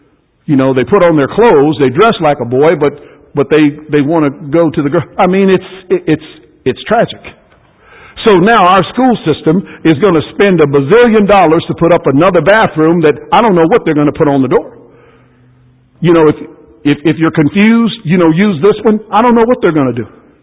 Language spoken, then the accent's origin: English; Jacksonville, Florida, United States; My wife said, we're from Jacksonville, Florida.